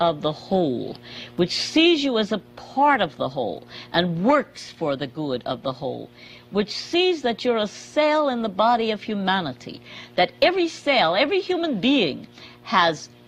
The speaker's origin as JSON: {"language": "English", "region": "New Jersey", "country": "United States", "tie": "born there", "said": "Well, I was born in the state of New Jersey, but of course I have no home now. Wherever I am is my home. Right now it's Mississippi"}